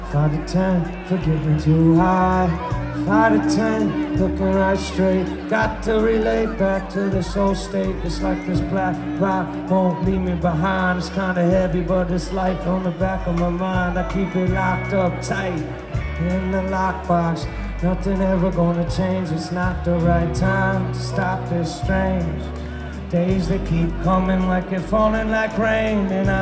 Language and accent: English; Rockville, Maryland, United States; We come from Rockville, Maryland.